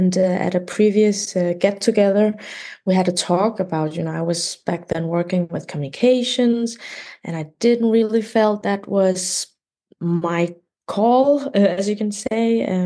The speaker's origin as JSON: {"language": "English", "country": "Denmark", "tie": "born or raised there", "also_born_or_lived": "Beijing, China", "said": "I was born in Beijing in China. And when I was little, I came to Denmark with my parents, and from there, I've been back and forth between China and Denmark during my childhood"}